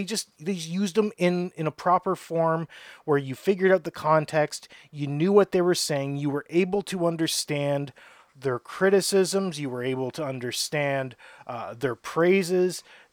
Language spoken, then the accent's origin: English; North Bay, Ontario, Canada; You know, growing up in North Bay, you know, what are the main movies that come out?